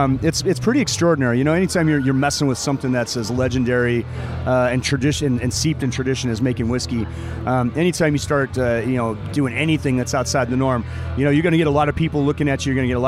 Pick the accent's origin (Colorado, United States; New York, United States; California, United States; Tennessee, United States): Colorado, United States; Montrose; No, it's definitely an agriculture community.